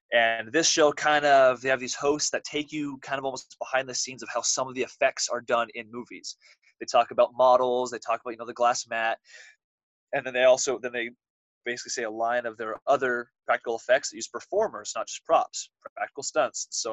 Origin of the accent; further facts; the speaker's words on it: Oregon, United States; I grew up here in Oregon. None of my family are performers either.